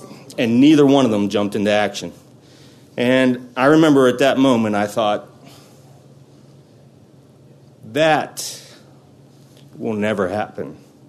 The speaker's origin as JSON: {"language": "English", "town": "Pittsburgh", "region": "Pennsylvania", "country": "United States", "said": "I'm from Pittsburgh, Pennsylvania. I'm one of 11 children, all the same marriage, and come from a long line of ministers and teachers in the family."}